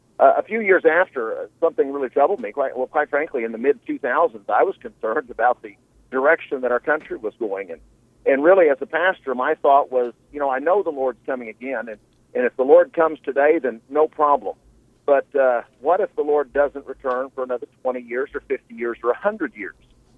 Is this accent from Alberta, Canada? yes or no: yes; Edmonton, Alberta, Canada; I actually live in my hometown of Edmonton.